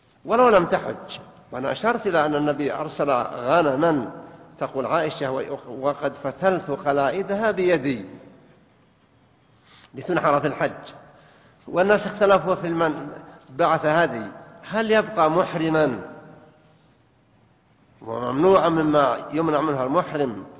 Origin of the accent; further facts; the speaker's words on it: Riyadh, Riyadh Province, Saudi Arabia; كنا مجموعة من بلدنا. أنا جاي من الرياض